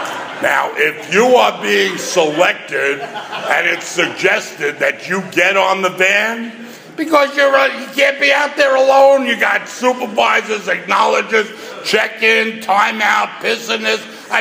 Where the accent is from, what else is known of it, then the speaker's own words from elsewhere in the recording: New York City, New York, United States; So in case you have a hearing problem, I'm from New York City. And I ran and roared in the 60s.